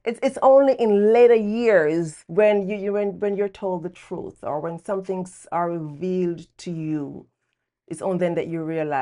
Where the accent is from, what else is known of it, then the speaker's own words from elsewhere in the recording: Jamaica; moved away as an adult; I grew up in Jamaica. I came here actually when I was 28 years old. And so my younger years spent there, school.